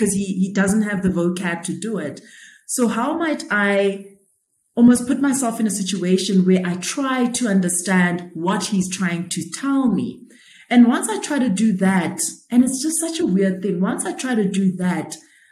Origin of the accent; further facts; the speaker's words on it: South Africa; regardless of who you are as a South African, in order for us to move forward, is starting by seeking to understand.